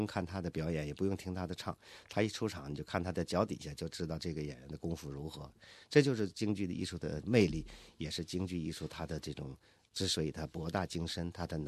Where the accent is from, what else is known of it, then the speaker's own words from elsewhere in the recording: Shenyang, Liaoning, China; 我就十岁，我是辽宁沈阳人啊。那么那个时候呢，我在我的家乡，在上小学的时候呢，那个时候啊，七十年代初，